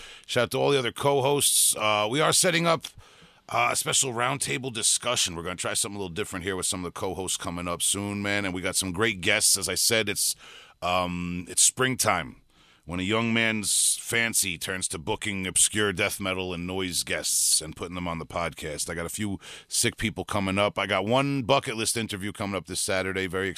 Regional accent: Long Island, New York, United States; We're from Long Island.

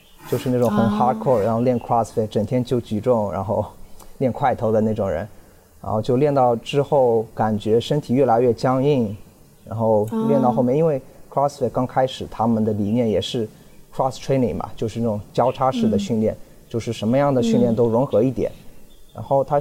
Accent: China; 以前在小时候在国内的时候就是玩的比较多

